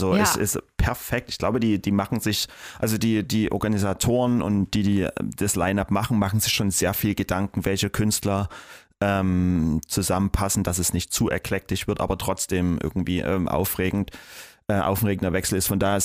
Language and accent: German; Dresden, Saxony, Germany; Dresden ist ist die Stadt, die mich natürlich ist meine Heimat